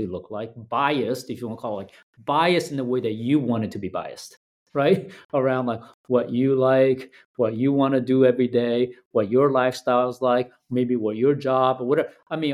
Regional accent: Brazil; also born or lived in Taipei, Taiwan; I was born in Taipei. You know, I grew up in Brazil, but I was born in Taipei.

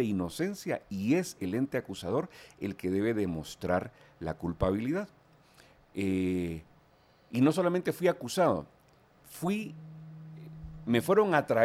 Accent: Guatemala

